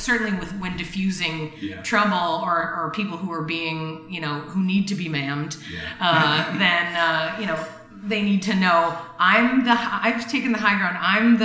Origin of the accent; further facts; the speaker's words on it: Boston, Massachusetts, United States; I'm from Boston, and in Boston, it's an insult.